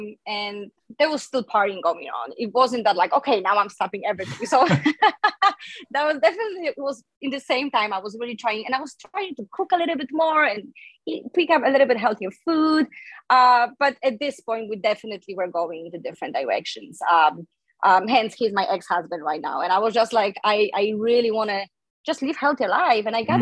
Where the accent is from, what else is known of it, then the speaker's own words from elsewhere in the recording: Poland; English is a second language; I'm originally from Poland, and when I was growing up in Poland